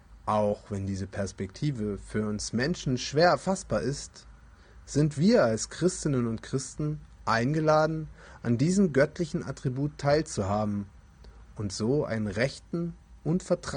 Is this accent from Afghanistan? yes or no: no; Frankfurt, Hesse, Germany; ich komme aus Frankfurt, bin Dachdecker und Theologe.